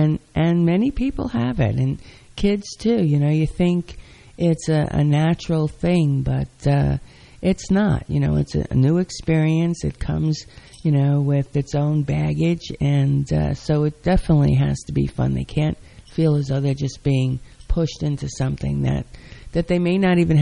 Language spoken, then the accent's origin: English; New York City, New York, United States; In New York City.